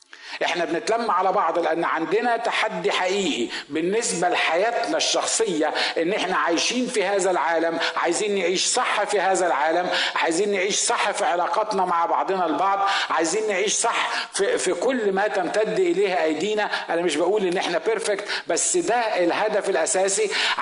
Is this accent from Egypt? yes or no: yes; Asyut, Asyut Governorate, Egypt; بس انا صعيدي من مدينة اسمها اسيوط.